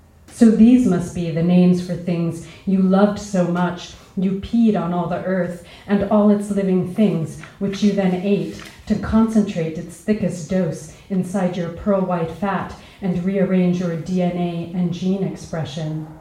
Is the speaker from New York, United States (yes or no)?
no; Los Alamos, New Mexico, United States; I grew up in Los Alamos, New Mexico, which is where the first atomic bombs were made and where there's still a nuclear laboratory.